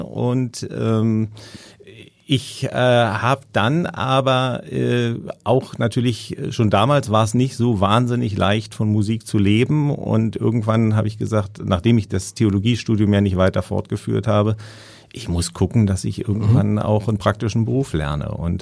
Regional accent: Berlin, Germany; Ja, ich bin in Berlin aufgewachsen

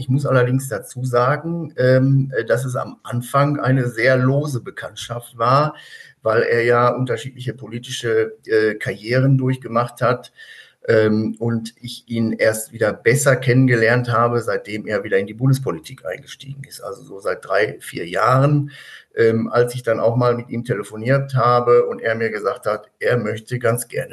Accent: North Rhine-Westphalia, Germany; also ich bin ja auch Sauerländer, wobei das Sauerland relativ groß ist. Das geht ja vom Rand des Ruhrgebietes bis nach Hessen.

